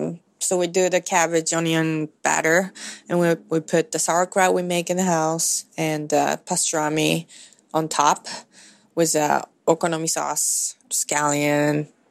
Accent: Hiroshima, Japan; I grew up in Hiroshima, so Hiroshima style is like a little different than that.

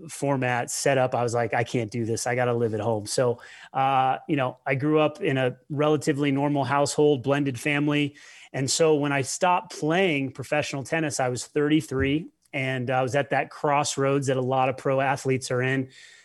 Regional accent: Denver, Colorado, United States; I'm in Denver, Colorado, coming from my green room here. And I'm from Denver, moved back to Denver after I started playing pro tennis.

